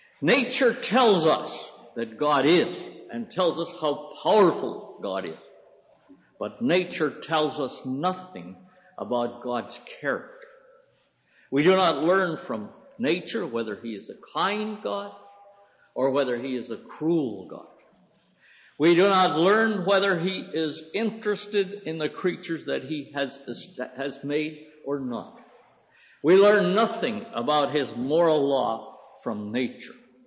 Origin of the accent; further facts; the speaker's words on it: United States; born there; I don't think you'd have any difficulty in reaching the conclusion I was born in the United States simply from listening to my speech